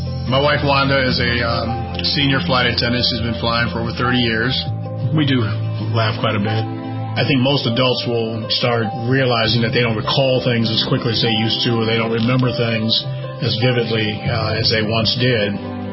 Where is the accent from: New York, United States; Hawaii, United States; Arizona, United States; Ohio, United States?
Ohio, United States; Cleveland; I'm 68 years old. I grew up in Cleveland, Ohio.